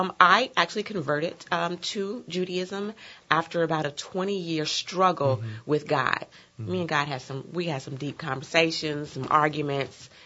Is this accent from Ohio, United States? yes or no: yes; Cincinnati, Ohio, United States; now in Chicago, United States; I'm not originally from Chicago. I'm originally from Cincinnati, Kentucky. So yeah, we have a little bit of that Southern flair.